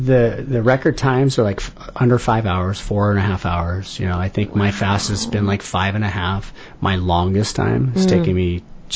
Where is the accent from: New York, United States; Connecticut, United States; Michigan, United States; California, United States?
California, United States; So I grew up surfing in the South Bay and surfing and skateboarding and doing all those kind of things.